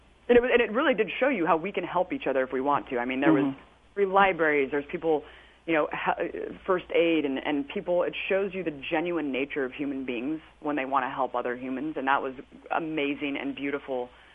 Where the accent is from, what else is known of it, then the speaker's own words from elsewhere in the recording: Pleasanton, California, United States; I grew up in Pleasanton, California, which is like a little white suburb